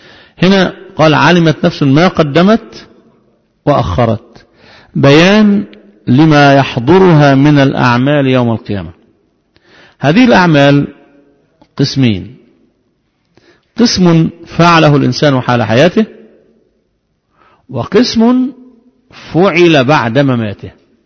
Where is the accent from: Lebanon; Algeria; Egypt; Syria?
Egypt; وده بيصب باعتبارنا مصريين